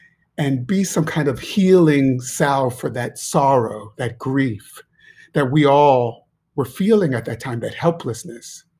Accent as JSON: {"language": "English", "town": "Shaker Heights", "region": "Ohio", "country": "United States", "tie": "born or raised there", "said": "I growing up in Shaker, I was pretty sheltered. And then I went to Carnegie Mellon for musical theater, but in Pittsburgh, but still pretty sheltered. And then I moved to New York in 1990"}